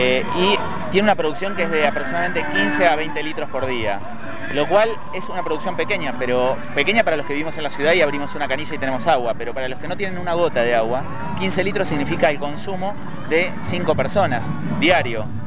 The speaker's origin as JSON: {"language": "Spanish", "region": "Buenos Aires", "country": "Argentina", "said": "Yo soy de Ciudad de Buenos Aires."}